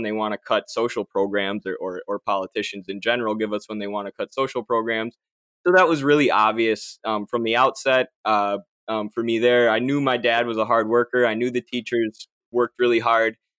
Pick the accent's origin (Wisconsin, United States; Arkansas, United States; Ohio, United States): Wisconsin, United States; growing up in Wisconsin, and my dad was a teacher.